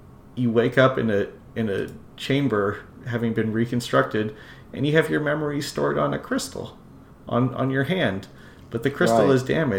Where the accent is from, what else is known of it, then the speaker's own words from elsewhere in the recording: Canada; I wanted to be like, I'm not American.